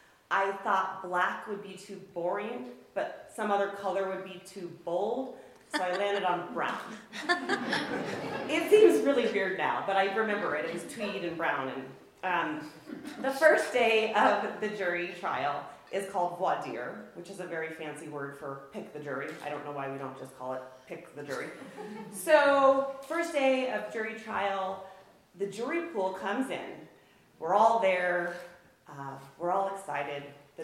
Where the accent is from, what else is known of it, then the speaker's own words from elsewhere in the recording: McCall, Idaho, United States; I mean, I'm from McCall, but Council's a small town. It's not far away.